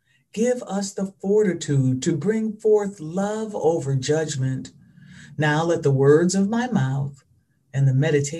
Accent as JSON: {"language": "English", "town": "Norfolk", "region": "Virginia", "country": "United States", "tie": "born or raised there", "said": "Growing up in Norfolk, I was the only Black child in the school."}